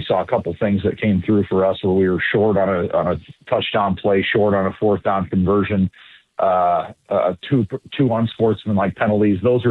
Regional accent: Iowa, United States; I'm from Iowa originally

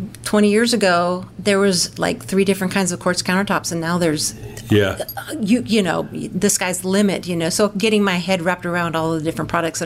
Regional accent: Oregon, United States; moved away as an adult; I grew up in the Pacific Northwest, so Oregon. That is the state that's above California.

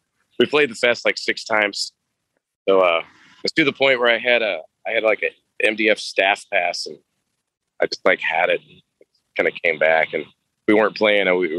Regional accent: Midwest, United States

